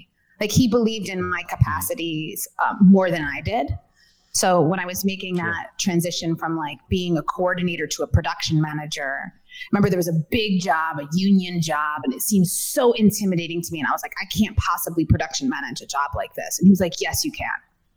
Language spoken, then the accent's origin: English; New York, United States; You know, growing up in New York, you always see that.